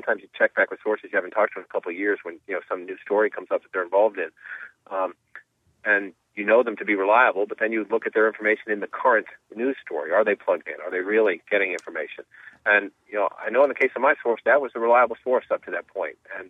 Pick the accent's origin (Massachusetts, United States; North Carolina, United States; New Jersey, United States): Massachusetts, United States; Boston; I grew up in Dorchester. I got a son at Boston College. All of my siblings are spread out around the Boston area. So it's personal because it's home.